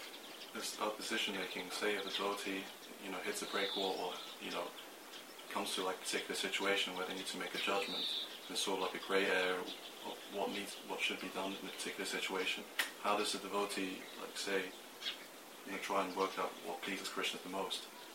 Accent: Hong Kong; now in Birmingham, United Kingdom; because I'm actually from Hong Kong. I'm studying Birmingham at the moment in university.

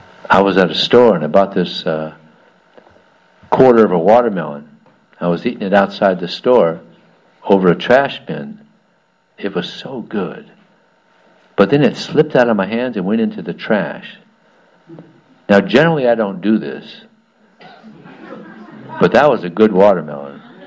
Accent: Colombia; I'm from Colombia, so he took that.

